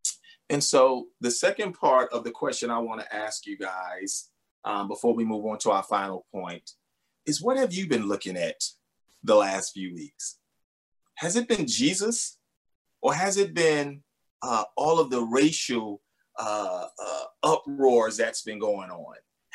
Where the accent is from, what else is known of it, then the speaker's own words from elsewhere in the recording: Selma, Alabama, United States; Growing up in Selma, Alabama, it was extremely difficult because there was so much prejudice and racial divide. Went to all black high school, all black college because of that, right?